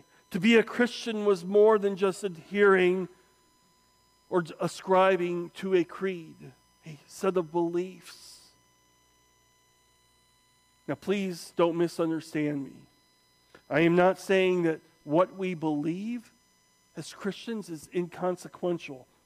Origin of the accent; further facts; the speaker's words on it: Arkansas, United States; born there; I said, well, I was born in Arkansas, too.